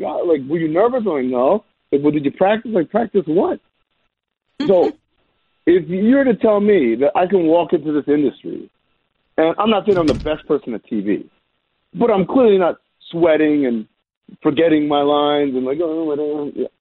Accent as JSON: {"language": "English", "country": "Sudan", "said": "a lot of you don't know, but I'm from Sudan."}